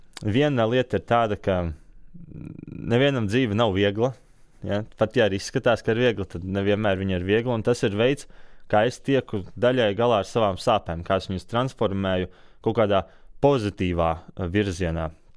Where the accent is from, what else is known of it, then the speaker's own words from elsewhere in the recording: Alūksne, Alūksne Municipality, Latvia; esmu no Alūksnes. Tur esmu dzimis, šobrīd arī tur dzīvoju, man tur ļoti patīk.